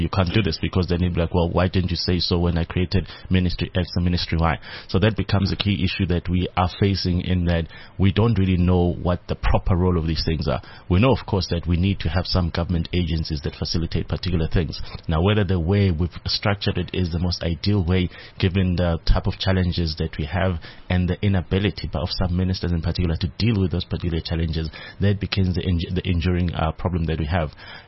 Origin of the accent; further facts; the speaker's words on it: South Africa; I'm sitting across the road as a South African